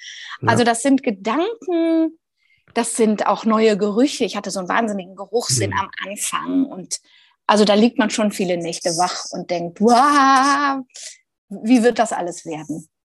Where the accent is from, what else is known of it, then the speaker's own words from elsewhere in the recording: Rhineland, Germany; Jetzt bin ich ja auch Rheinländerin und rede ganz gerne